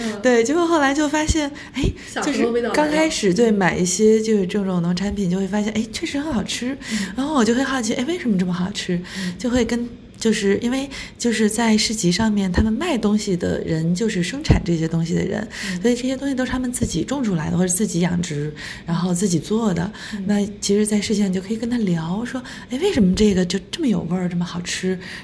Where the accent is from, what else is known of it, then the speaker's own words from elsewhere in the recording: Weihai, Shandong, China; 我的家乡在我印象里面就是我小时候生活的那个特别干净，可以和小伙伴们一起在海边去拾